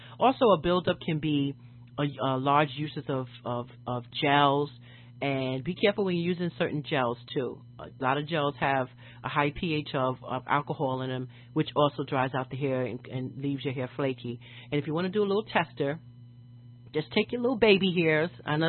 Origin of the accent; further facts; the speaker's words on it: New York City, New York, United States; I remember back in New York City, which is my hometown, woohoo, yay, New York.